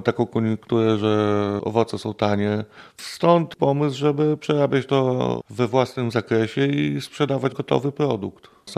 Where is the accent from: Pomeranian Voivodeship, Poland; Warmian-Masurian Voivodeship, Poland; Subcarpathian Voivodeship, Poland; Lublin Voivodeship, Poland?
Lublin Voivodeship, Poland; Łuków; Jestem z Łukowa, pochodzę.